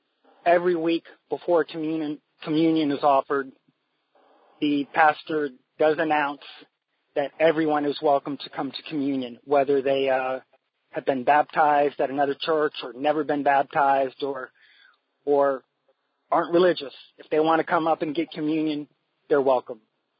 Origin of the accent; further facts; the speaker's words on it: Richmond, Virginia, United States; But I am from Richmond, Virginia. That was the capital of the Confederacy, and we're about an hour's drive away from Charlottesville, Virginia.